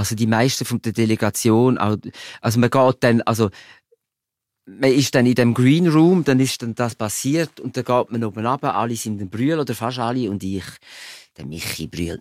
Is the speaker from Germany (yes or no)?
no; Switzerland; ich als Schweizer